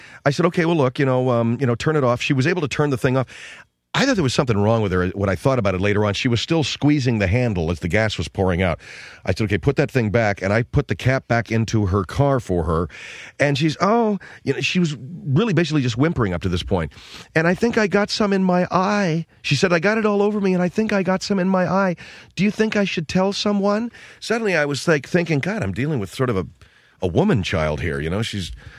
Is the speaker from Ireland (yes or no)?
no; United States; I'm an American, yeah.